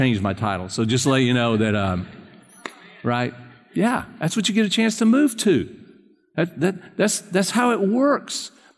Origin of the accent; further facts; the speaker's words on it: South Carolina, United States; moved away as an adult; now in Texas, United States; when I moved from South Carolina to Texas, and I knew my parents thought he'll probably never move back, and I haven't, you know, I've been here ever since then